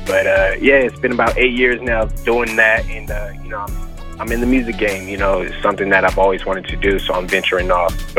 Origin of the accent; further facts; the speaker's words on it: Oakland, California, United States; Man, my roots, you know, I'm from the Bay Area, you know, shout out to the Bay, I was born in Oakland.